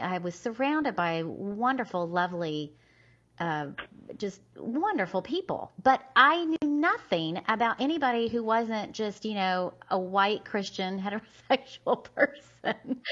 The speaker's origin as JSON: {"language": "English", "region": "Indiana", "country": "United States", "tie": "born or raised there", "moved": "as an adult", "lives_now": "Atlanta, United States", "said": "About 25 years ago, I moved to Atlanta from Indiana. I was a small town girl raised in southern Indiana. And I went to school in northern Indiana at Purdue University."}